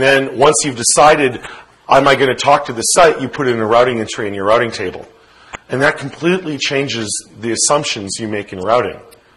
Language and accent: English; United States; I'm an American, and I intend to be an American, and I intend to use that history